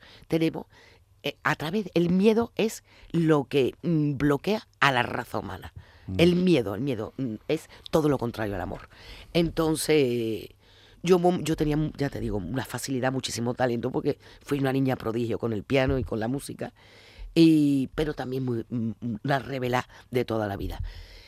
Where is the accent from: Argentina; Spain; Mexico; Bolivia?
Spain; Seville, Andalusia; yo soy de Sevilla, pero hay una parte de mi familia que toda mi raíz es de allí